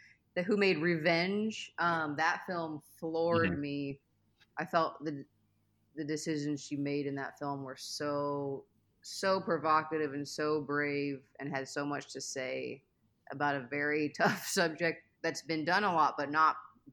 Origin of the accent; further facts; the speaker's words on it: Kansas, United States; right here in my part of the country. I grew up in Kansas, which is where BTK is from.